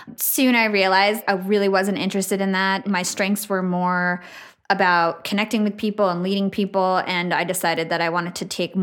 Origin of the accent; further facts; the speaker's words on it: Watchung, New Jersey, United States; So I grew up in Watchung, New Jersey. I'm a Jersey girl.